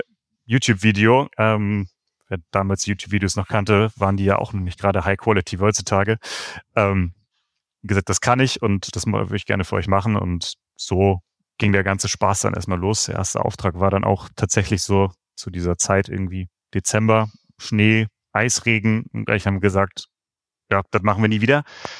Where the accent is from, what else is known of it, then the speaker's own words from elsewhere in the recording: Lübeck, Schleswig-Holstein, Germany; Also ich komme aus Lübeck, deswegen ja auch das Moin.